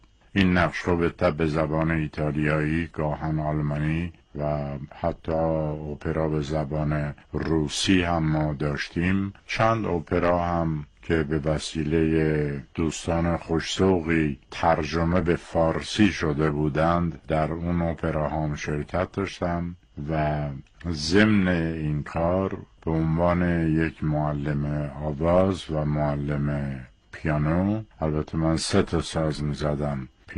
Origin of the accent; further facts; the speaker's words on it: Tabriz, East Azerbaijan, Iran; born there; من در روز اول بهمن سال 1322 در تبریز متولد شدم.